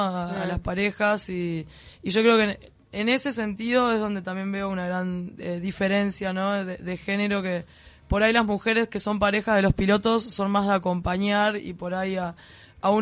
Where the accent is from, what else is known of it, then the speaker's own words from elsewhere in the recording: Uruguay; en Argentina los sponsors no me apoyan porque soy uruguaya.